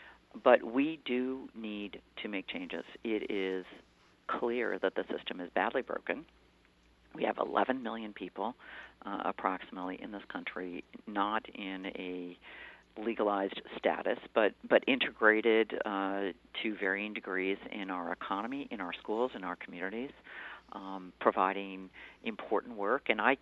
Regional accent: Cheshire, Connecticut, United States; I hear from the growers in my hometown of Cheshire

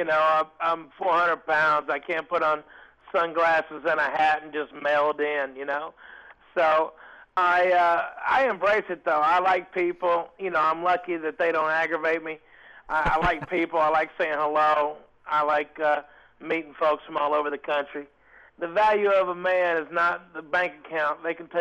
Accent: Arkansas, United States; or growing up in Arkansas, you know, a glorious kid in the 80s, the white trash.

